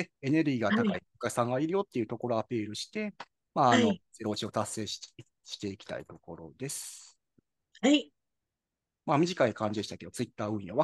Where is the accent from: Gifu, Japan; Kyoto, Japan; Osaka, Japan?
Osaka, Japan; 僕、大阪なんですけども、大阪で会える方